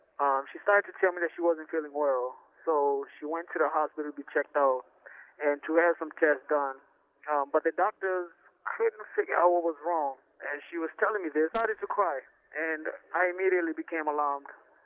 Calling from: Virginia, United States; I'm calling in from Red Onion State Prison here in Virginia.

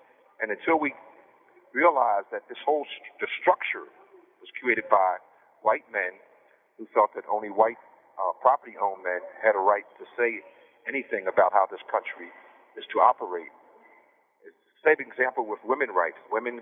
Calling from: Pennsylvania, United States; I'm calling from Pennsylvania Granite Ford State Prison.

